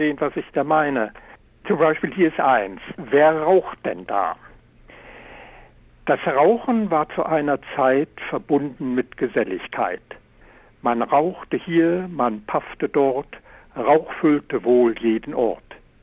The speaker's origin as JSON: {"language": "German", "country": "Germany", "second_language": "German", "moved": "yes", "lives_now": "Canada", "said": "Gewiss, ich bin ja immer Deutscher geblieben. Ich habe die kanadische Staatsangehörigkeit natürlich, aber ich bin Deutscher geblieben in der Denkweise, in der Art, in den Dingen, die ich sehe, ein großer Unterschied hier."}